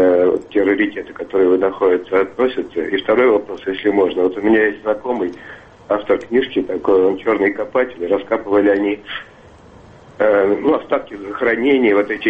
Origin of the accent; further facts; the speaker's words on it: Moscow, Russia; я из Москвы.